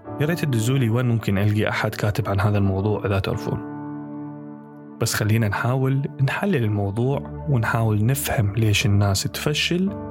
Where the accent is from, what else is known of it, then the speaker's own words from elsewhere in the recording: Iraq; بما اني شخص عراقي وتعاملت ويا عينات متنوعة من العراقيين